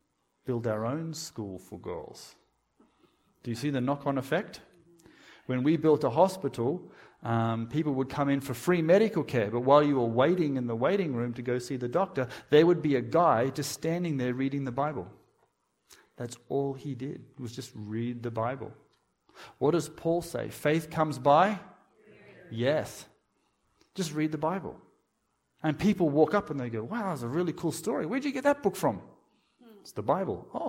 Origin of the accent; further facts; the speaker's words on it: Australia; being an Australian, we only know how to speak English, and we can do that really poorly.